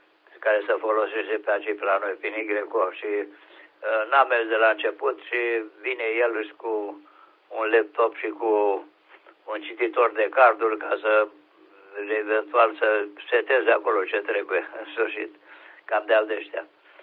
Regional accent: Oltenia, Romania; suntem Olteni

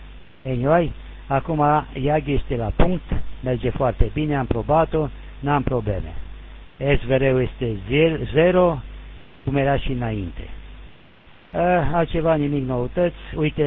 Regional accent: Oltenia, Romania; now in Sydney, Australia; sunt Oltean cu multe salutări din Sydney, over.

